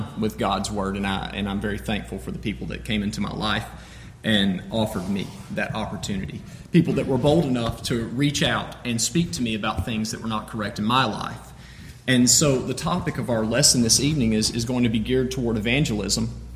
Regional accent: Athens, Alabama, United States; I'm from Athens, Alabama, and originally from Southeast Alabama.

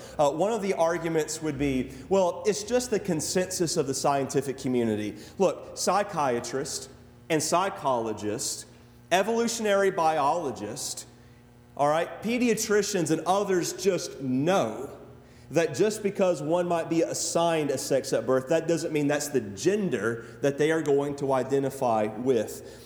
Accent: Alabama, United States; You know, I think most of you know I'm from Alabama, right? The north central part of the state.

